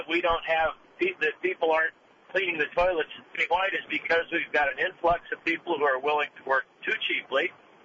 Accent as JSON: {"language": "English", "region": "California", "country": "United States", "tie": "born or raised there", "said": "When I was the youngster growing up in Southern California, all the gardeners were Japanese because that's what they could do."}